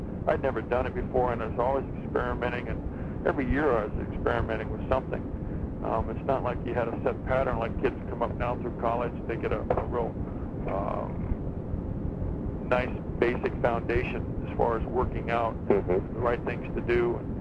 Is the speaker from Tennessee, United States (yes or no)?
no; California, United States; I was from Southern California, and after the season was over, I'd come back to Southern California just because I didn't like the winters there.